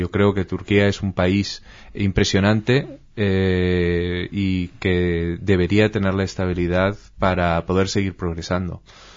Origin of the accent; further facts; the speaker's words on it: Spain; siendo español